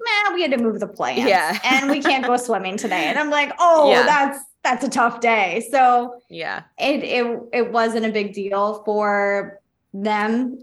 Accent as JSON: {"language": "English", "region": "Florida", "country": "United States", "tie": "born or raised there", "said": "Like growing up in South Florida, I was in Hurricane Andrew."}